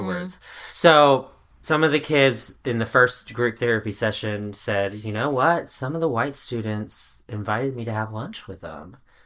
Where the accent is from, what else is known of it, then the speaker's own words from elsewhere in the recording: Little Rock, Arkansas, United States; born there; I'm like, bitch, I was born in Little Rock, I was born in Arkansas.